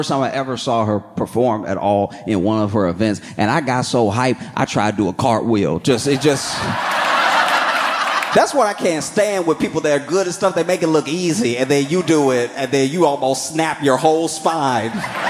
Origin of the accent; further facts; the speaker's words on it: the South, United States; because I grew up in the South with black grandma.